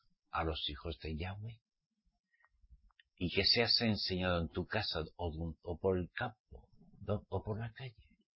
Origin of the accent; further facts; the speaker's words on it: Pamplona, Navarre, Spain; En mi católica Navarra. En Pamplona. Todo era catolicismo.